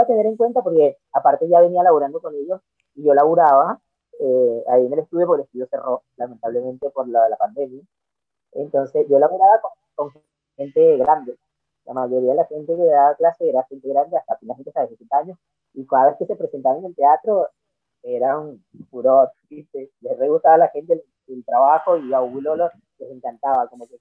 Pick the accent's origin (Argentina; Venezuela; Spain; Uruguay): Venezuela; moved away; Yo soy de Venezuela y sí. Estoy acá desde hace 10 años ya.